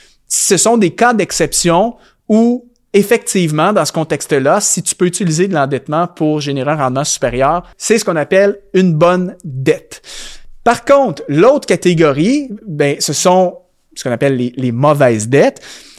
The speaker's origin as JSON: {"language": "French", "country": "Canada", "said": "ton hypothèque, comme on dit chez nous au Canada."}